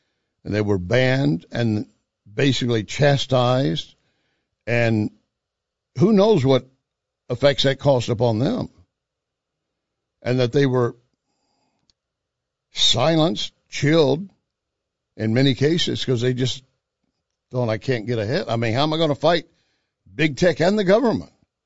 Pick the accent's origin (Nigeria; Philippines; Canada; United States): United States; Texas; It reminds me, growing up in West Texas, there was something, big bug that would fly around.